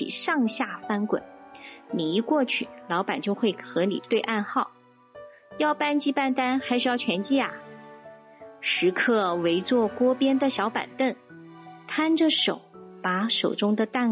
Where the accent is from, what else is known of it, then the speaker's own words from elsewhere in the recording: Nanjing, Jiangsu, China; 我们南京人叫旺鸡蛋，